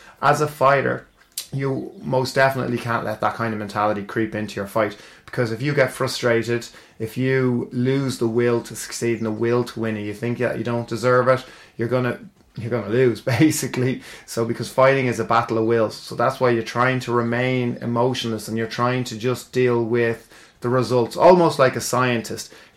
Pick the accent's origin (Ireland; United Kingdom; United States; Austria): Ireland; We like to think that our problems are going to go away if we bury our head, especially I think as an Irish culture, if you bury your head in the sand, you don't deal with it